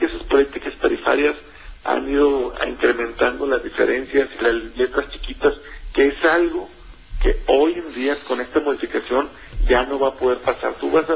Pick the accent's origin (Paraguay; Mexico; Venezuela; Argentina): Mexico; Monterrey, Nuevo León; Yo soy de Monterrey